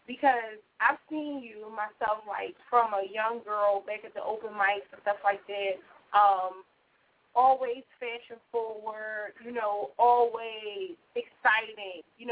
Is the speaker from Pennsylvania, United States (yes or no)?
yes; Philadelphia, Pennsylvania, United States; I'm from Southwest, but I love all Philly.